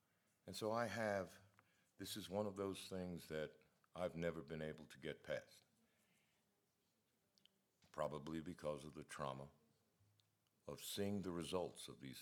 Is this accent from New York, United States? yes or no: yes; New York City, New York, United States; I grew up in New York City in the 50s.